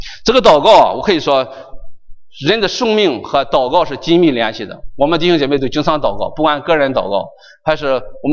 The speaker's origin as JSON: {"language": "Chinese", "country": "China", "said": "我中国人经常有时候说这个"}